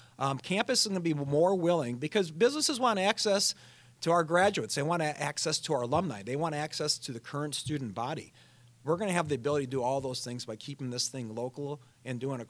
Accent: Midwest, United States; because it instills the same values that we learned growing up in the Midwest.

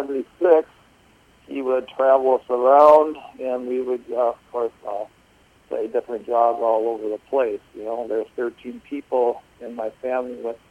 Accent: St. Joseph, Minnesota, United States; also born or lived in St. Cloud, Minnesota; I was born in St. Cloud, Minnesota in 1957. I lived in St. Cloud still about 13. And then I lived in St. Joseph, Minnesota from about 13 on until I was about 21.

